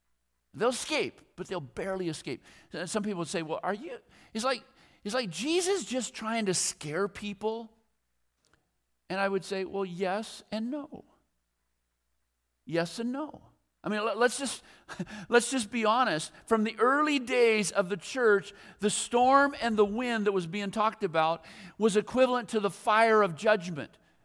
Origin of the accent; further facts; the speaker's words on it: Washington, United States; You know, Barbara and I grew up down in Southwest Washington, and we graduated from high school in 1979.